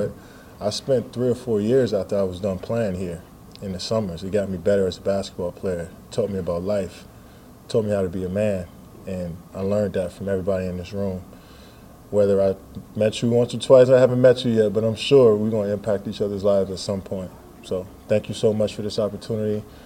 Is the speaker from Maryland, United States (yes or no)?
yes; Maryland, United States; I was a student athlete, and I'm coming from Maryland. I've never been to Texas before.